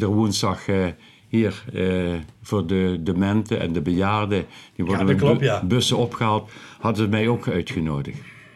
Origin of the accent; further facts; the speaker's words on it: Limburg, Netherlands; Wij als Limburgers, wij wonen nog in de omgeving van Sittard.